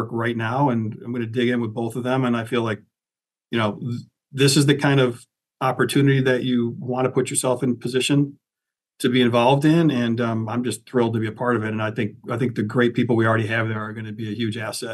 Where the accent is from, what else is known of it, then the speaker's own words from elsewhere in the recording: Rochester, New York, United States; Yeah, you know, I grew up in Rochester, so, you know, I was an Amherst fan growing up, and we didn't have professional sports